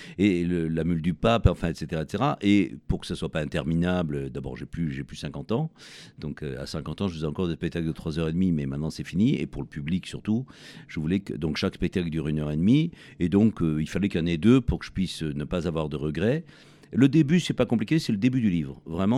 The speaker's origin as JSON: {"language": "French", "region": "Provence-Alpes-Côte d'Azur", "country": "France", "tie": "born or raised there", "said": "cette extraordinaire évocation de la Provence, qui est mon pays natal, qui compte énormément pour moi"}